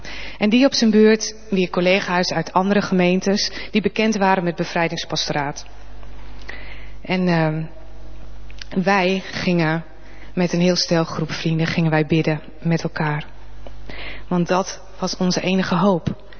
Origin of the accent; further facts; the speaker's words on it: Groningen, Netherlands; ik kom uit Groningen.